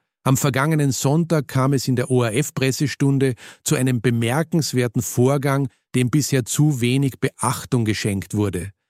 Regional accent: Klagenfurt, Carinthia, Austria; Als Klagenfurter sage ich ohne jede Häme

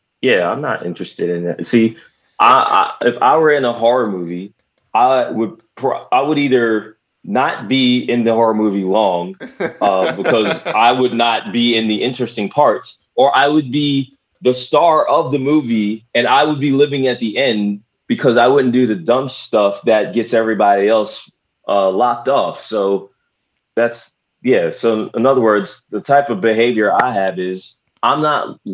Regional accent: Philadelphia, Pennsylvania, United States; now in Los Angeles, United States; I'm from Philadelphia, man. I'm as I'm as far from an LA kid as you can get.

